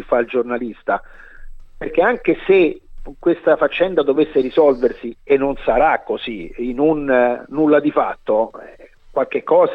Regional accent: Rome, Lazio, Italy; Io sono romano

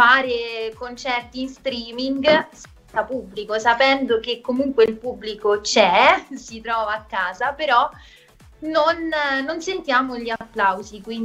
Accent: Rome, Lazio, Italy; io sono di Roma

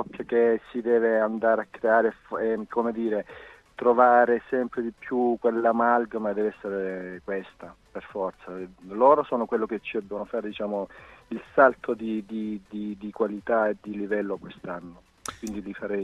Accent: Calabria, Italy; io sono ormai sono calabrese, quindi siamo abbastanza distanti.

